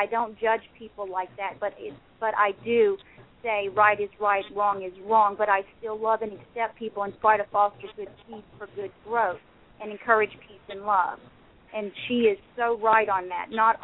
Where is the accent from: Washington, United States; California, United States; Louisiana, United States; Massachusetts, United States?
Louisiana, United States; New Orleans; I'm from the NOLA area.